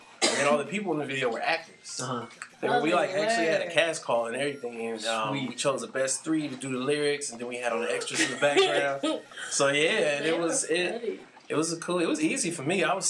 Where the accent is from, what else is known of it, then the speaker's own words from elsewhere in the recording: Oakland, California, United States; Yeah, born and raised.